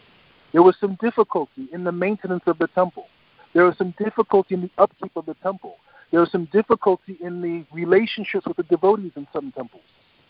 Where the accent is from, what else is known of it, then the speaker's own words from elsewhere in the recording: Chicago, Illinois, United States; My home city is, I'm from Chicago. I grew up, before I went to Gurukul, I was born in Chicago.